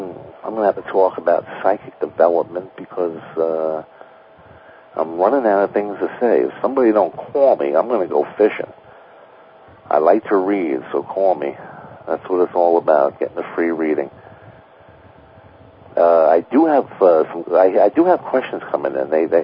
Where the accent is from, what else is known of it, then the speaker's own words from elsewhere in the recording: Catskill, New York, United States; My hometown.